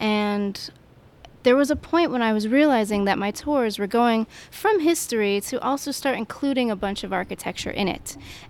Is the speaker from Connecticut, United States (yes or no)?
yes; Connecticut, United States; moved away as an adult; now in New Orleans, United States; Well, I grew up in Connecticut, and it was very cold there. And at some point, I decided I had enough of winter, and I wanted to check out something different. And so I came to New Orleans.